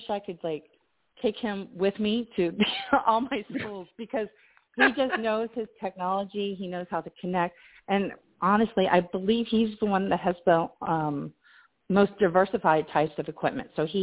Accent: Kentucky, United States; also born or lived in Ohio; I grew up in Kentucky, went to school in Kentucky and Ohio

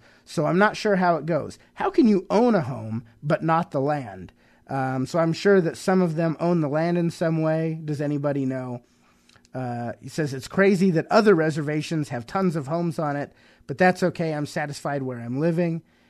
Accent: California, United States; also born or lived in New Mexico / Russia; You know, I live in Colorado now, but I grew up in California. I lived out in New Mexico, which that was an experience.

